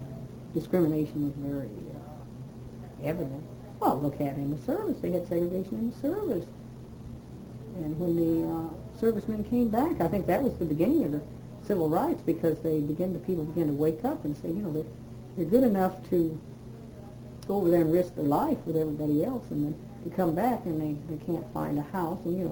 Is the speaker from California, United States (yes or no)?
no; New Mexico, United States; because I was from New Mexico and we had very few. In fact, where we grew up out there in the country, I don't remember any black families living around us at all